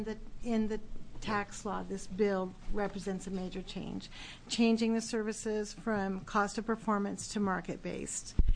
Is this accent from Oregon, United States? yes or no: yes; Gresham, Oregon, United States; I'm from Gresham, Oregon, which is Multnomah County.